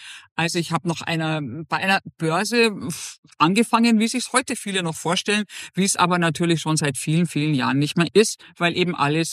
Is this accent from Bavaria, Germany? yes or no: yes; Munich, Bavaria, Germany; born there; Ich bin geborene Münchnerin.